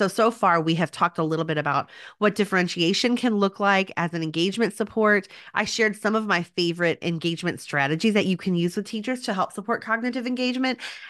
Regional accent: Dallas, Texas, United States; Granted, I grew up in Dallas. And so, I mean, I was there whenever country was like hitting the mainstream.

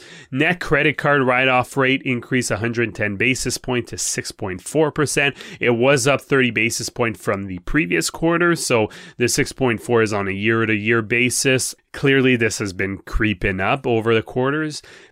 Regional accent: Canada; Well, like, we're Canadian, so hockey sticks, hockey skates.

